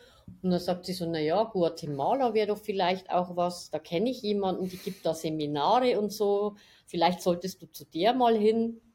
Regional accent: Bavaria, Germany; ja, ich bin aus der Oberpfalz, also aus Bayern, aus der Oberpfalz.

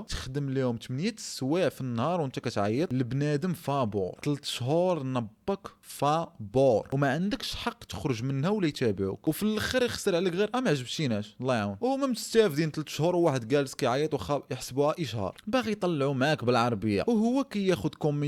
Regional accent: Morocco; راه ما كاينش ديك عشيري لا فامي حنا المغاربه وما كاينش اللي عقل عليك

